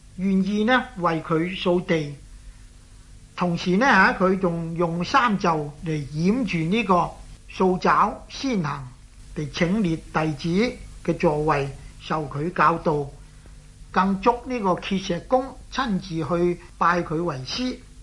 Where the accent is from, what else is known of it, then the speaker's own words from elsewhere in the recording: China; accent: Cantonese; 即是我們廣東話裏面講話掃把，用來掃地的掃把